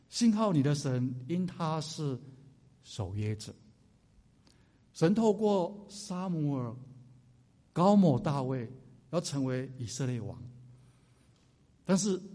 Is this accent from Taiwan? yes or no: yes; Taiwan; moved away as an adult; now in Dallas, United States; 那对我在台湾成长的时候呢，到达拉斯啊非常的合适，因为我没有这个碰过下雪那么样的寒冷啊。